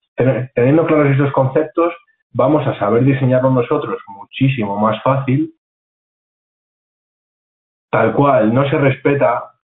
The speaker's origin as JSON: {"language": "Spanish", "town": "La Bañeza", "region": "Castile and León", "country": "Spain", "tie": "born or raised there", "said": "Aquí en La Bañeza, en mi pueblo, la gente no tiene mucho en cuenta esto"}